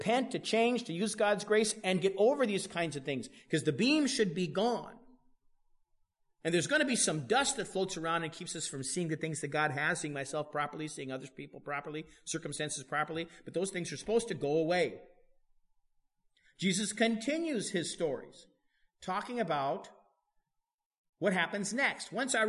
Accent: United States; excuse me, I'm from America.

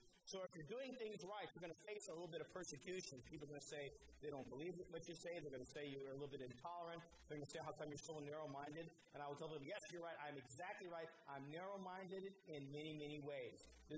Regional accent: Denver, Colorado, United States; born there; now in Seattle, United States; I'm glad I was born in Denver. I'm glad I live in the Seattle area right now.

